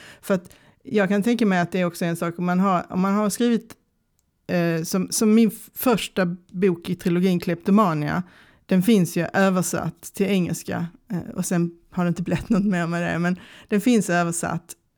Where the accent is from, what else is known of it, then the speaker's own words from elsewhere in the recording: Helsingborg, Skåne, Sweden; Jag kommer från Helsingborg. Lund är ju inte Helsingborg. Lund är också konstig skånska. Och så. Så att jag någonstans har jag kanske förlorat min barndomsdialekt.